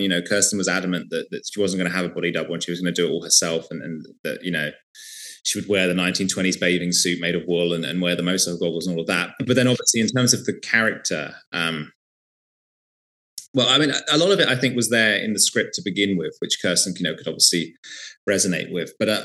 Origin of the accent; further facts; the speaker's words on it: United Kingdom; being British and having grown up in Britain